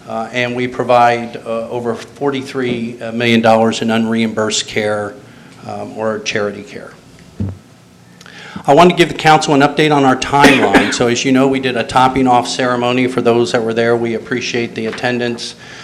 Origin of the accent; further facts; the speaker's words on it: Florida, United States; now in Delaware, United States; I've actually been in Delaware for 16 years, so I'm relatively new to the state, and I'm originally from Florida.